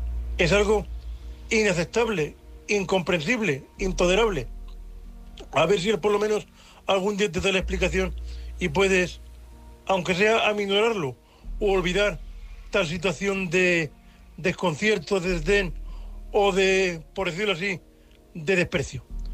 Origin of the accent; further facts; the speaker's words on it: Murcia, Region of Murcia, Spain; de Murcia, un hombre invidente.